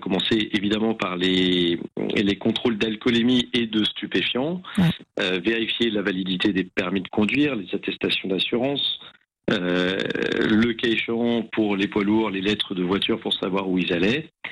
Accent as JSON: {"language": "French", "town": "Grenoble", "region": "Auvergne-Rhône-Alpes", "country": "France", "said": "Je suis grenoblois d'origine."}